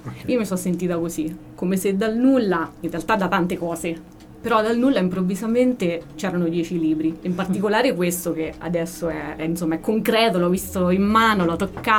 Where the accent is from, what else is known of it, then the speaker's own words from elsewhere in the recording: Cannara, Umbria, Italy; Cannara ovviamente è il mio paese natale, l'Umbria è la mia terra